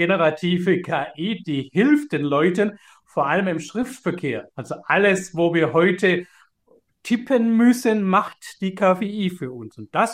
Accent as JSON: {"language": "German", "region": "Baden-Württemberg", "country": "Germany", "accent": "Swabian", "said": "ich schwätze Schwäbisch"}